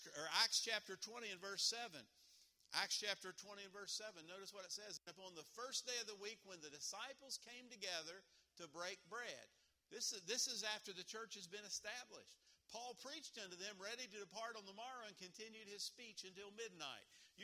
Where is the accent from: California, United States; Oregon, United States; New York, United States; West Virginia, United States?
West Virginia, United States; I'm from West Virginia, and I know that everybody knows about Jesus